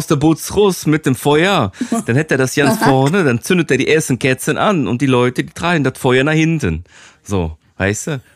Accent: Cologne, North Rhine-Westphalia, Germany; Ja, ich komme auch aus Köln.

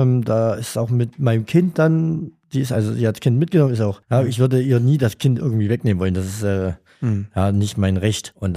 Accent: Jena, Thuringia, Germany; born there; Ich bin in Jena geboren, dann ist 2005 meine Mutti gestorben, da war ich 9.

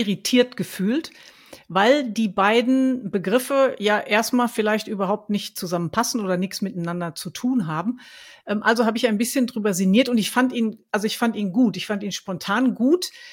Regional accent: Dortmund, North Rhine-Westphalia, Germany; born there; Ich bin gebürtige Dortmunderin.

